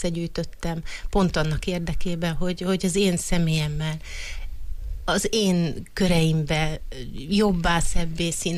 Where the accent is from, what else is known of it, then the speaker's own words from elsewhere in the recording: Târgu Mureș, Mureș County, Romania; és azóta ott élek, ott érettségiztem, ott jártam az egyetemet, és ott végeztem a továbbképzéseimet. Itt születtem Marosvásárhelyen.